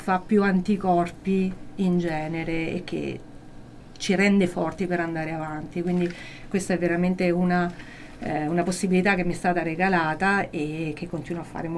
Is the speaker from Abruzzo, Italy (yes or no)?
yes; L'Aquila, Abruzzo, Italy; io sono originaria dell'Aquila